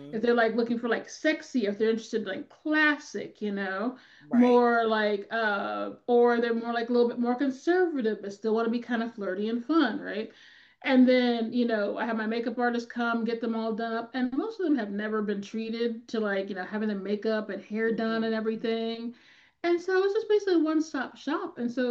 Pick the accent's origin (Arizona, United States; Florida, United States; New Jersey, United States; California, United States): California, United States; So I'm originally from California. Well, I'm technically originally was there forever. And I was doing photography there.